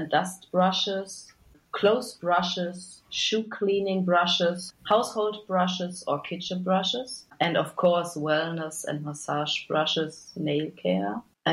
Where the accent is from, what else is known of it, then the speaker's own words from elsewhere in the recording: Bielefeld, North Rhine-Westphalia, Germany; I'm from Bielefeld. It's the bigger city nearby. It's about 30 minutes by car, so quite near.